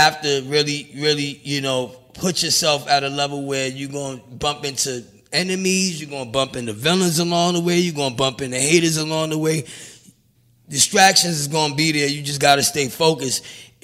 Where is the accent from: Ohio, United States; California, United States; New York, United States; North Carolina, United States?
New York, United States; Brooklyn; I'm from Brownsville, Brownsvillean.